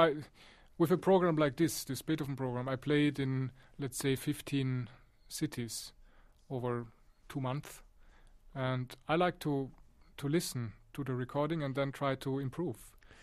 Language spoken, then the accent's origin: English; Vienna, Austria; It's my hometown, Vienna.